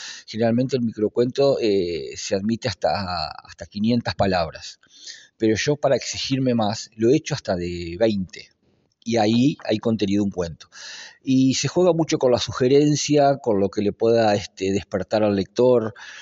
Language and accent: Spanish; Colonia, Uruguay; el día que lo presenté en octubre del año pasado en Colonia, de donde soy